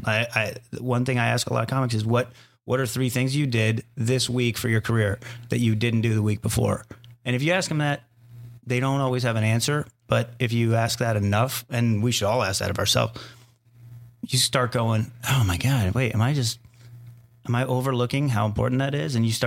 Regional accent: Arizona, United States; I grew up in Arizona with giant, scary spiders that will murder you at night.

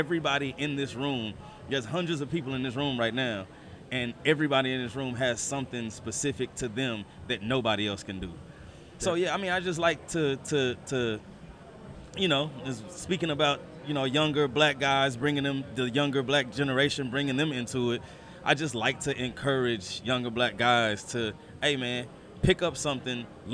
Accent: Texas, United States; And I'm from Texas, so I'm always carrying.

